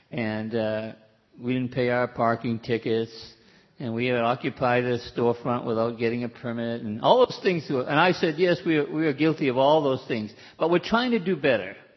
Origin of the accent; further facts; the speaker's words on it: United States; accent: American; I hadn't lost my American accent, you know. But people think I'm Australian because when I'm around Australians, I talk like them.